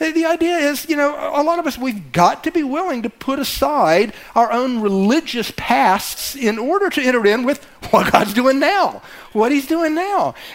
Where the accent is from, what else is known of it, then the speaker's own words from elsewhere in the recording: the South, United States; I'm from the South. I like grits. I kind of like Southern accents still.